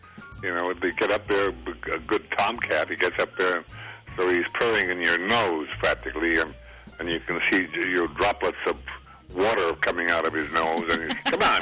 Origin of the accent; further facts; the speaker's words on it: Fort Norman, Northwest Territories, Canada; also born or lived in Regina; I was born in Regina and went as a babe in arms. We had to go by a launch or ship or whatever they call it, up the Mackenzie River after the ice had melted to get to Fort Norman.